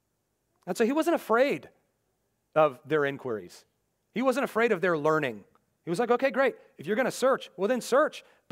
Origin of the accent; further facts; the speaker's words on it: Seattle, Washington, United States; but growing up in Seattle, I didn't know any.